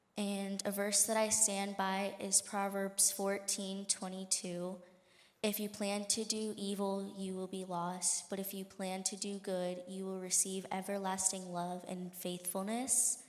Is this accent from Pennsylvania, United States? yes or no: yes; Pennsylvania, United States; I'm 13 years old and I'm from Pennsylvania.